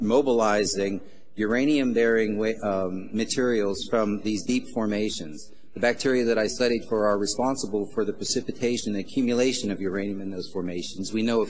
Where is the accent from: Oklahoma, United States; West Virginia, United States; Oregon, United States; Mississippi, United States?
West Virginia, United States; Bethany; I grew up in Brooke County in Bethany, West Virginia, and attended Bethany College